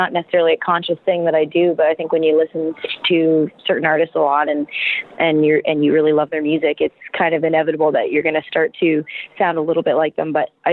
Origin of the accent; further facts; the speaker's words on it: Canada; moved away; You know, of course, I still absolutely love Canada. That's my home country. And it's always going to be that.